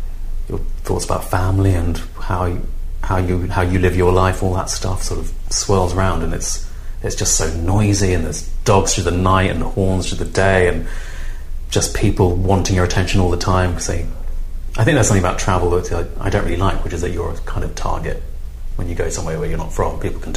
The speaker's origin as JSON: {"language": "English", "town": "Lewisham", "region": "London", "country": "United Kingdom", "tie": "born or raised there", "lives_now": "Peckham, United Kingdom", "said": "And I live in Peckham. I grew up in Lewisham."}